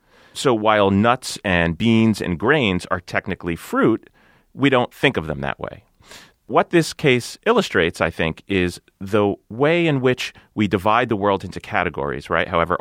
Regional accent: New Jersey, United States; so in my home state of New Jersey in 2005

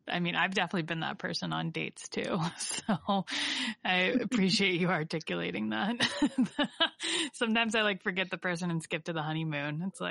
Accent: Ohio, United States; we're both from Northeast Ohio area as well.

